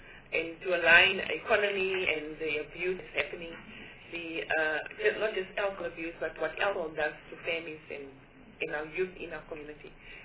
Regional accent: Soweto, Gauteng, South Africa; For me, I come from Gauteng, Greater Soweto.

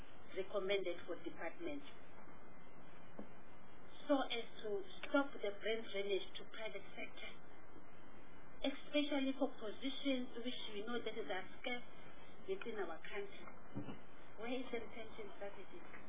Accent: KwaZulu-Natal, South Africa; Go to the provinces. I come from KwaZulu-Natal. I didn't write my matric and my list.

